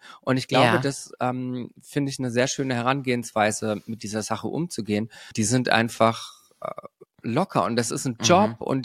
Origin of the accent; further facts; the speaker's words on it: Germany; Also wir sind einfach sehr unbeliebt im Rest der Welt als Deutsche.